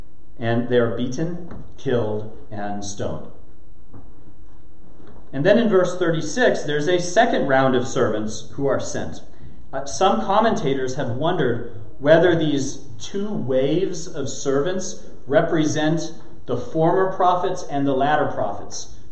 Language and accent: English; California, United States; I remembered that kiwi vine from the backyard of my house growing up in California